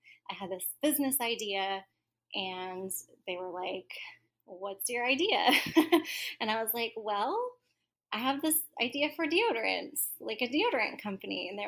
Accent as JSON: {"language": "English", "region": "Oklahoma", "country": "United States", "tie": "born or raised there", "also_born_or_lived": "Dallas", "said": "I grew up in Oklahoma, went to college in Dallas"}